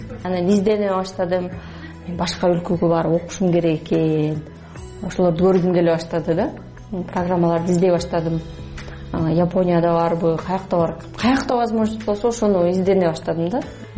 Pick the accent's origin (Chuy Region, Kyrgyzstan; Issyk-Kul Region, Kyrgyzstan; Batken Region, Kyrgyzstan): Issyk-Kul Region, Kyrgyzstan; Мен өзүм негизи көлдө төрөлүп өскөм. Жети Өгүз районунда